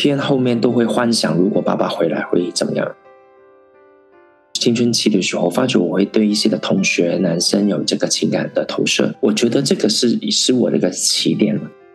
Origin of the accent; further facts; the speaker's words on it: Macau; 我是在澳门土生土长，然后也现在从澳门开始出发来服侍主。我小时候是在一个贫民区里面长大啊，家里很穷啊，